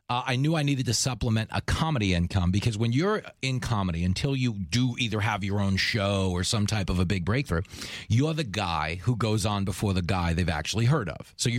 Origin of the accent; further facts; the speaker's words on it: Levittown, New York, United States; I grew up in Levittown on Long Island